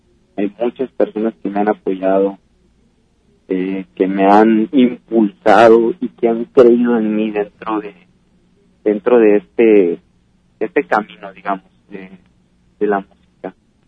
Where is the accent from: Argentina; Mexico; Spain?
Mexico; Autlán, Jalisco; moved away; En Autlán, fíjate que desde algunos años yo fue que me salí de Autlán